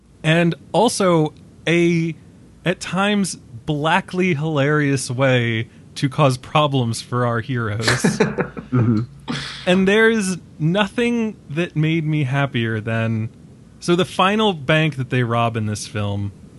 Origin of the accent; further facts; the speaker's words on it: East Coast, United States; Because I'm from the East Coast.